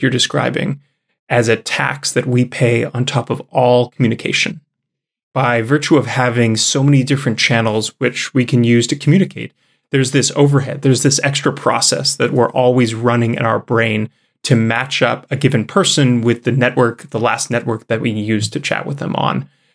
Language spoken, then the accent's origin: English; Canada; now in United States; I'm a Canadian. I live in the States. I've lived in Europe. I spent a lot of time in Asia during the Pebble days.